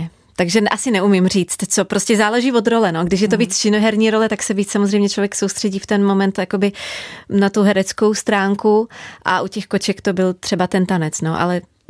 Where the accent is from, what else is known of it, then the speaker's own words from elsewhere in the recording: Slovakia; Czech is a second language; když slyším ty staré nahrávky, tak to bylo strašně slyšet, že jsem Slovenka